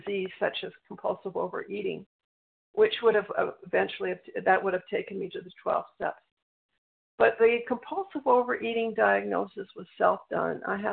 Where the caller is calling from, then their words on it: British Columbia, Canada; I'm calling in from British Columbia, Canada.